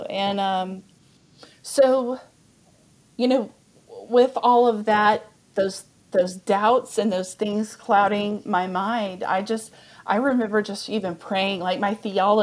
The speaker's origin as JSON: {"language": "English", "town": "Amarillo", "region": "Texas", "country": "United States", "tie": "born or raised there", "also_born_or_lived": "Dallas", "said": "Yeah, I'm from Texas. Okay. And so I was living in, I grew up in Amarillo, Texas, and I had moved away to Dallas."}